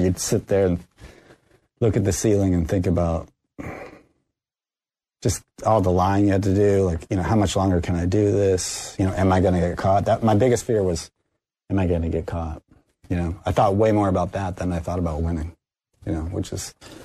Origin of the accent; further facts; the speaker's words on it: Boston, Massachusetts, United States; I'm a Bostonian. I grew up in Boston. I'm pretty tough.